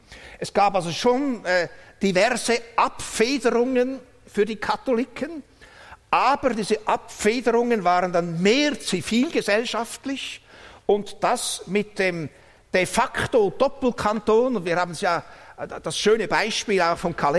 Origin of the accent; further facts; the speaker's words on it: Aargau, Switzerland; 1836, da galt in meinem Heimatkanton Aargau noch Parität.